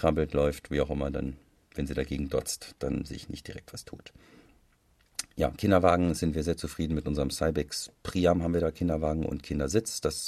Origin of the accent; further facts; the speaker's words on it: Hesse, Germany; das macht für mich als Hesse natürlich nochmal viel sympathischer.